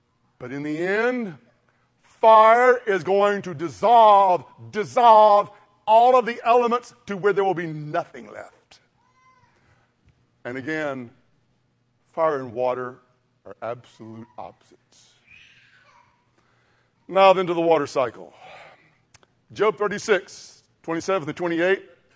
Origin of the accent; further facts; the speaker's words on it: Mississippi, United States; This is a Mississippi boy collecting rocks. I'm from Mississippi. All we see in Mississippi when it rains is mud.